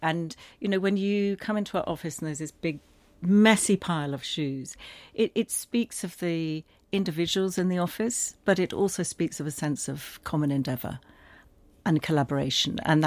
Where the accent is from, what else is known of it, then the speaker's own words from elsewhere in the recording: Richmond, London, United Kingdom; this is a piece of music that takes me back to my childhood, growing up in Richmond.